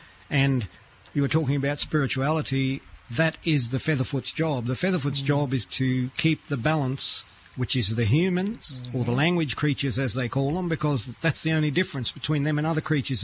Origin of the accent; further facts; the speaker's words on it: Queensland, Australia; now in Cairns, Australia; But I'm a Queenslander anyway. As with most … I've moved up and down all my life in Queensland, and I have relations from every point.